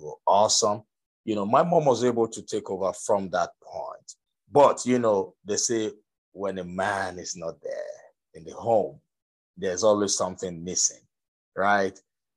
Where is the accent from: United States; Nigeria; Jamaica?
Nigeria; I was born and raised in Nigeria.